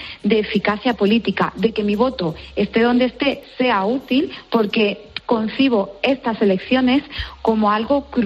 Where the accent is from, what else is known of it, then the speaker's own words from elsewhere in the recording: Bailén, Andalusia, Spain; yo además soy del sur de Andalucía, de una ciudad que es Bailén, donde rozamos los 40 y tantos grados de temperatura